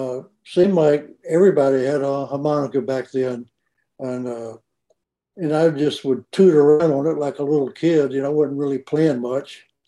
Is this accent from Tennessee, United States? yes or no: yes; Memphis, Tennessee, United States; Yeah, I grew up in Memphis.